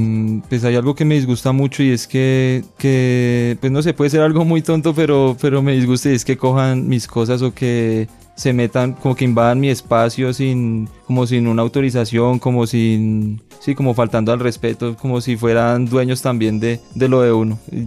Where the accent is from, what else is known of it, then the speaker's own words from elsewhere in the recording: Colombia; todos somos humanos, todos somos colombianos